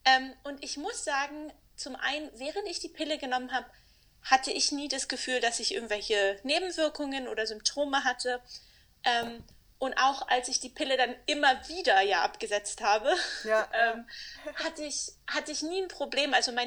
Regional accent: Berlin, Germany; moved away as an adult; now in Vienna, Austria; ich bin 32 Jahre alt und bin gebürtige Berlinerin, wohne aber seit etwas mehr als einem Jahr mit meinem Partner in Wien.

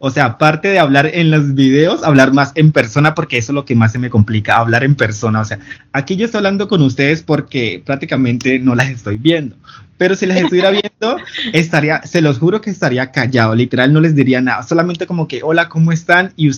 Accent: Cali, Valle del Cauca, Colombia; soy de Colombia, de la ciudad de Cali, tengo 22 años, actualmente resido en Cali.

